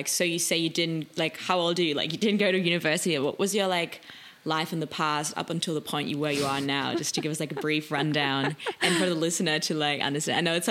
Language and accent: English; Germany; English is a second language; Like growing up in Germany